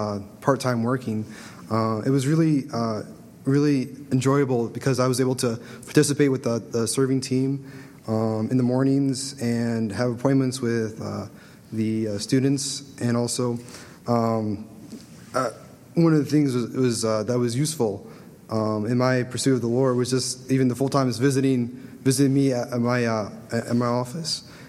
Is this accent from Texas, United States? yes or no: no; Champaign, Illinois, United States; I'm from Champaign, and just like the rest of them.